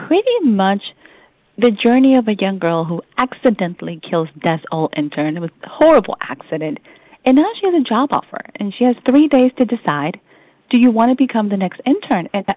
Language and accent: English; Salem, Massachusetts, United States; I grew up in Salem, Massachusetts, for everybody, so that should not be a surprise that I'm into magic and fantasy